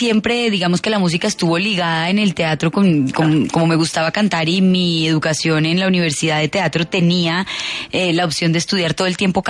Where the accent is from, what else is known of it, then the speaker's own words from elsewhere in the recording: Colombia; accent: Colombian; uno hablando aquí colombiano muy normal